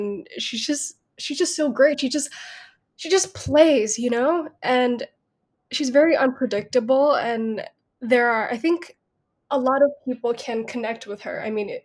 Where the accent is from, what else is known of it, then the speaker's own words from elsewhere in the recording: Bangkok, Thailand; But yeah, I grew up in Bangkok and there was no drama school.